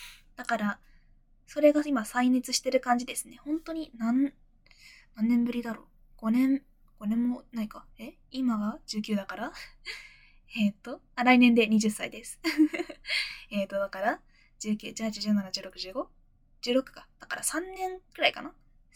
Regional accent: Fukuoka, Japan; accent: Hakata dialect; 出身地は福岡です。博多弁で喋ります。

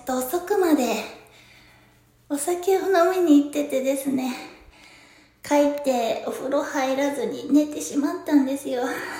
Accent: Kyushu, Japan; 私の出身地は九州です。

